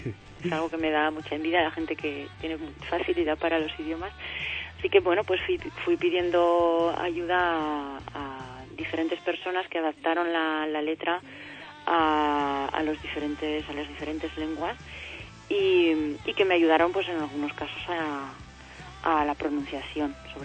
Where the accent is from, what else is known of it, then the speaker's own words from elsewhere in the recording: Alcorisa, Aragon, Spain; está inspirada en mi pueblo, está inspirada en Alcoriza, y habla pues eso del sentir de que a mí me da el vivir, el pasear por las calles de mi pueblo